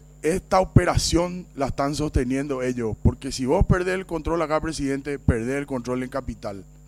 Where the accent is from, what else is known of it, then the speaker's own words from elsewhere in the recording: Paraguay; todos somos paraguayos acá.